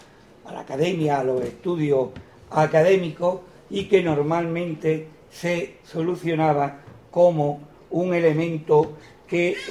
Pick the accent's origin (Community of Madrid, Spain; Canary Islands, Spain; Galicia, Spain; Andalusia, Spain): Andalusia, Spain; como una región subsidiado y de vagos genéticos como somos los andaluces.